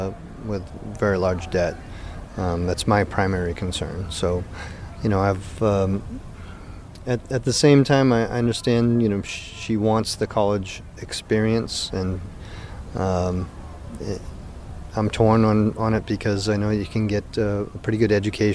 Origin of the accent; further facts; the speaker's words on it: Freetown, Massachusetts, United States; I'm from Freetown, Massachusetts, and I'm here with my daughter Marissa.